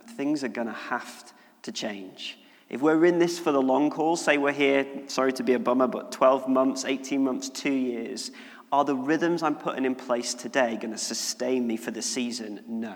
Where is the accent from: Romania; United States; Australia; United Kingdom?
United Kingdom; Wigan, North West England; I'm from Wigan, I'd never had hummus.